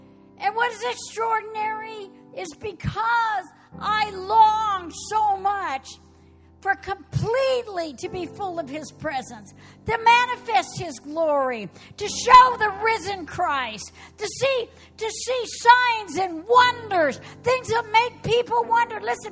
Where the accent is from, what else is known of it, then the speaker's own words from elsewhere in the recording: Texas, United States; Well, I mean, I'm a Texan.